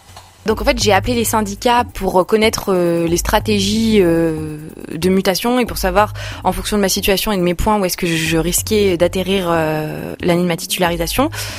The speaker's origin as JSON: {"language": "French", "town": "Le Puy-en-Velay", "region": "Auvergne-Rhône-Alpes", "country": "France", "tie": "born or raised there", "said": "J'ai grandi en Haute-Loire, au Puy-en-Velay, donc je suis quelqu'un qui aime énormément l'extérieur"}